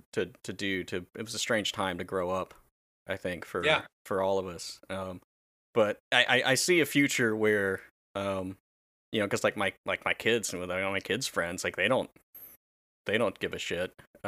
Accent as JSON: {"language": "English", "region": "North Carolina", "country": "United States", "tie": "born there", "said": "I'm like, I was born in North Carolina. So I tell them, \"Oh, I was born in North Carolina.\""}